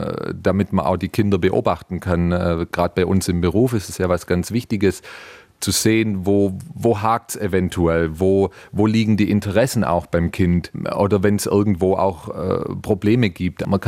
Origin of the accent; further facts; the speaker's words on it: Baden-Württemberg, Germany; Ich als Schwabe würde sagen